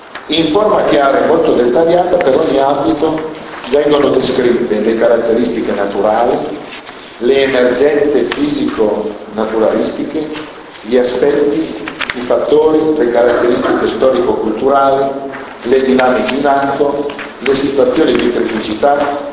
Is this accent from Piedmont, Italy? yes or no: yes; Isola d'Asti, Piedmont, Italy; Io vengo da Isola d'Asti, sono della Valle Tano e della Val Tiglione.